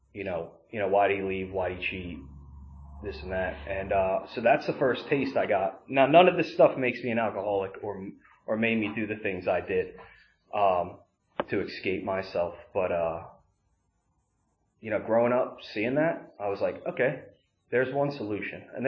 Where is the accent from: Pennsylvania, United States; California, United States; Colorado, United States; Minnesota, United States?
Pennsylvania, United States; Chambersburg; born there; I grew up moving around a lot. My dad was constantly getting promotions and moving to different places. I was born in Chambersburg, PA. But I moved like every 2 years